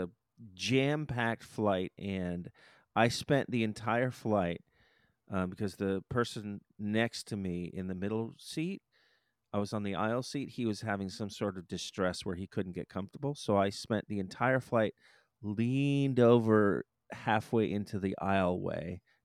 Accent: Miami, Florida, United States; If ever I want to be transported back to my growing up in Miami

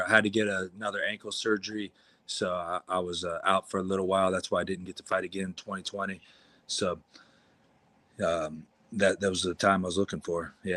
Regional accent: Columbus, Ohio, United States; I actually took that fight only because it was supposed to be here in Columbus, Ohio, my hometown.

